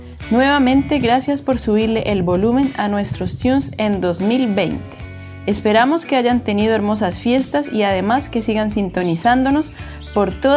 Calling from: Honda, Tolima, Colombia; les hablo desde Onda, un pueblo en el Tolima Grande de Colombia

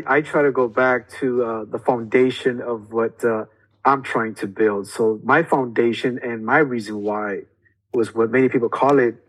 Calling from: California, United States; I'm actually in California.

